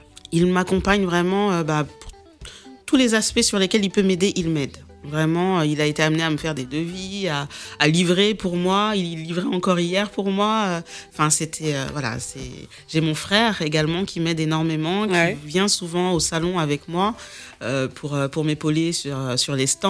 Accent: Lyon, Auvergne-Rhône-Alpes, France; Donc, en fait, moi, effectivement, je suis lyonnaise.

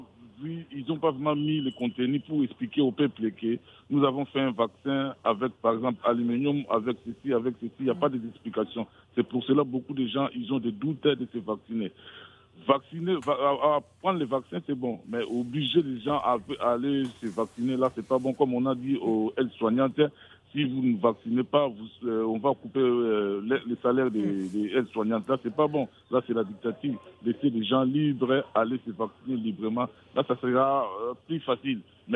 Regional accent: Kinshasa, DR Congo; chez nous, au Congo, Kinshasa, parce que la France a mis la RDC sur...

